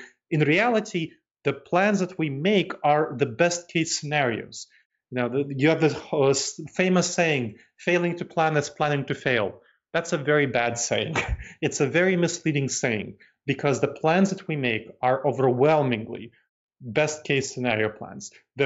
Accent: New York City, New York, United States; So I grew up in New York City, and that was kind of my home. And then I moved around.

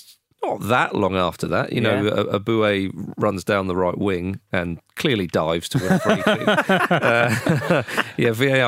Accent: England, United Kingdom; as an Englishman watching it.

